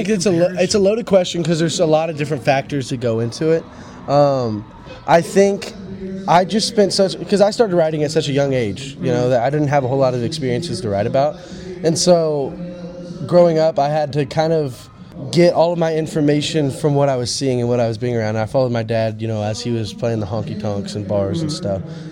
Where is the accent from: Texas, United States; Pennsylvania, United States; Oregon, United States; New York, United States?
Texas, United States; Austin; I grew up in Austin, so, that explains that.